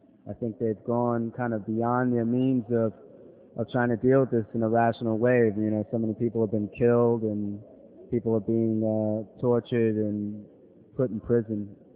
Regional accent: New York City, New York, United States; I'm from New York City, and I'm a musician by trade.

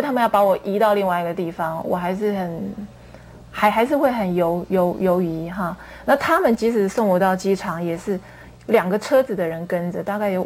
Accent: Taiwan; 他们认为我因为我是台湾人，从小的两地的思想教育不一样

